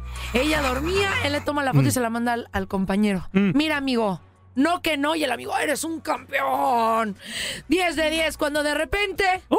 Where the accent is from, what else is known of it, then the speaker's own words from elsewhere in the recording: Chihuahua, Mexico; Porque yo también soy de Chihuahua.